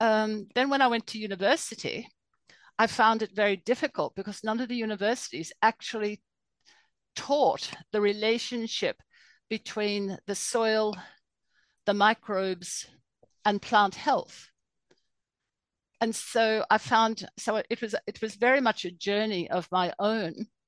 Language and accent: English; Queensland, Australia; Well, I grew up on the Atherton Tablelands in far north Queensland.